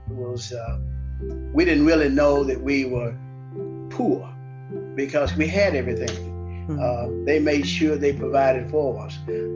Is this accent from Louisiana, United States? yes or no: yes; Arcadia, Louisiana, United States; Of course, Arcadia, Louisiana is a small town, and I was born and reared there with two parents, a mom and dad.